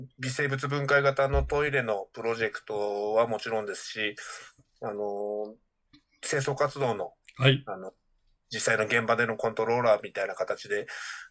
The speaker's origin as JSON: {"language": "Japanese", "town": "Otaru", "region": "Hokkaido", "country": "Japan", "tie": "born there", "said": "生まれは北海道小樽市なんです。"}